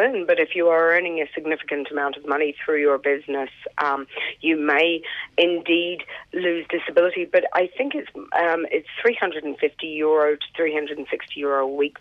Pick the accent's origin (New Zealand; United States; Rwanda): New Zealand; I'm a Kiwi